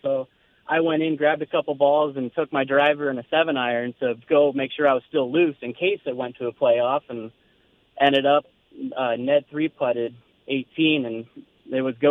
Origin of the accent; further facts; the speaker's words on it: Muscatine, Iowa, United States; which I grew up in Muscatine for 9 years. So I played that course for 9 years and knew it pretty well.